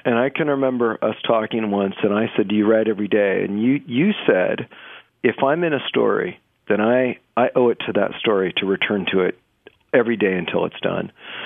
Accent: Yuba City, California, United States; growing up in the Central Valley, I grew up in Yuba City, California, and I worked in my father's store.

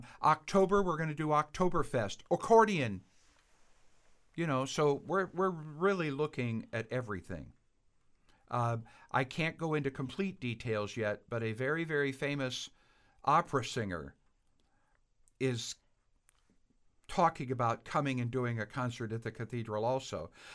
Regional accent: Belleville, Illinois, United States; I'm from that area. I'm originally from Belleville.

